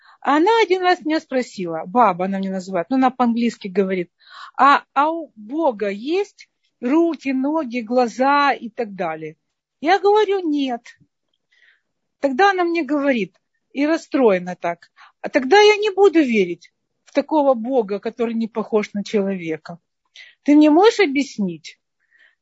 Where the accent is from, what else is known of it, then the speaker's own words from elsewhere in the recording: Russia; now in United States; мы приехали из России, дочке было 5 лет